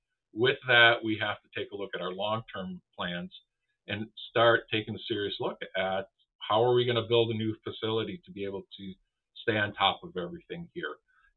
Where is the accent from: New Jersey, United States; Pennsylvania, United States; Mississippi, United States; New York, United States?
New York, United States; Buffalo; You know, I'm originally from Buffalo, New York. Go Bills.